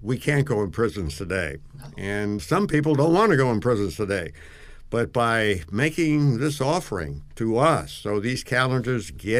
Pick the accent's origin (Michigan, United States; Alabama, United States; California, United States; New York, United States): New York, United States; New York City; New York City is my hometown.